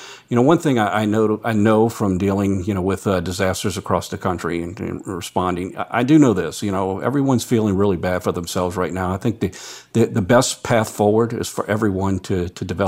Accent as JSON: {"language": "English", "country": "United States", "said": "we're American strong, and we're in this to win, and we're in it together."}